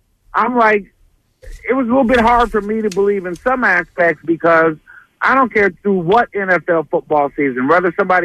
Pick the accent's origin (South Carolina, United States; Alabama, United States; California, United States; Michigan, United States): Michigan, United States; Detroit; I live here in this area, but I'm a Lions fan. I'm from Detroit